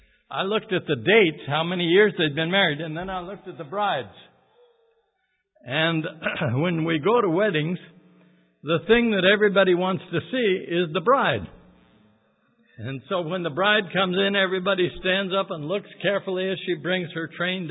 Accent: California, United States; Now, when I grew up in Southern California, there was a radio program that used a little poem at the beginning of it

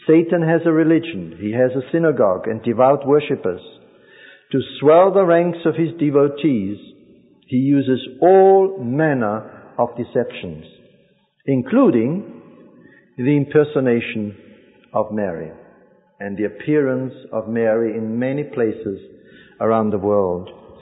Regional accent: Austria; English is a second language; And I grew up in Austria, which is my home country, which is, of course, 90% Catholic.

